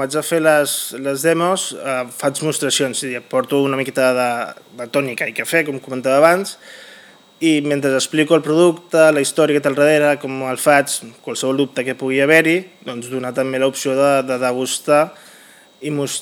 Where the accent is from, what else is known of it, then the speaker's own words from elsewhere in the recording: Sitges, Catalonia, Spain; Bueno, jo sóc de Sitges.